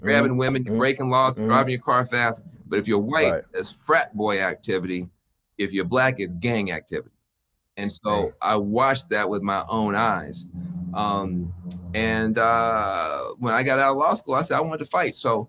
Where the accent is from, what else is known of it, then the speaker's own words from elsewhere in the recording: the South, United States; Because I had seen too much bad stuff growing up in the South, growing up on the edge of a small town.